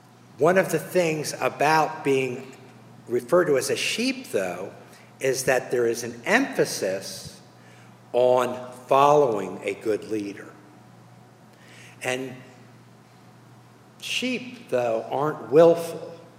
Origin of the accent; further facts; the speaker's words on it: Lancaster, Pennsylvania, United States; Now, I was raised in Lancaster, Pennsylvania by a man who was born in Manhattan. My father was a New Yorker, said chocolate.